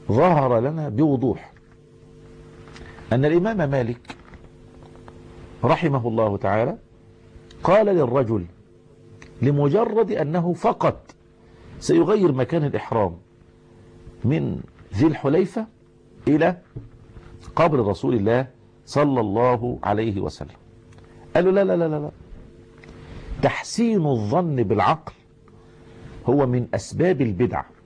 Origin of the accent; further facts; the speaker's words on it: Egypt; عندنا في مصر في حدود بلادنا؟